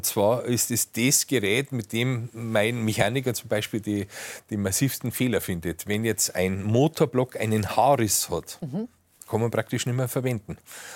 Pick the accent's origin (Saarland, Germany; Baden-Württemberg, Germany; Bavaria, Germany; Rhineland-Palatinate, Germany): Bavaria, Germany; Freising; born there; Wir ja auch geboren wurden in Freising.